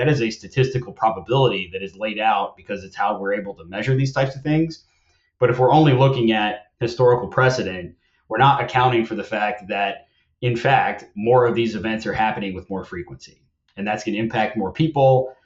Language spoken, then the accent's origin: English; Louisiana, United States; you mentioned earlier, I'm from Louisiana. I've been proximate to this type of these types of events my entire life.